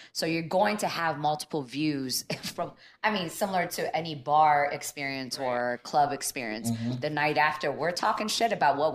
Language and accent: English; United States; Like, I know I'm Black American. My parents are from the South. But other than that, I don't know what to tell people about my story.